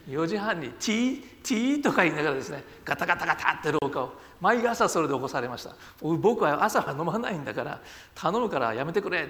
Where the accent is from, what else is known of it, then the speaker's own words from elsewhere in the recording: Nagoya, Aichi, Japan; 私名古屋の出身なので